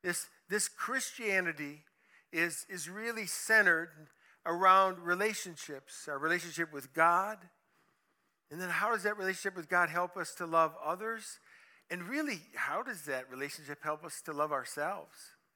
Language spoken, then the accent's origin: English; Illinois, United States; I'm walking out the back door of the house that I grew up in Illinois.